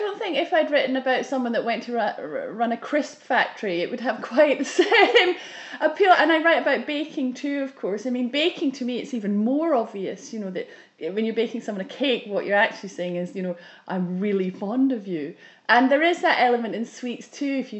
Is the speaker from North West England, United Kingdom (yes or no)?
no; Scotland, United Kingdom; also born or lived in London; out in the country, where I grew up in Ayrshire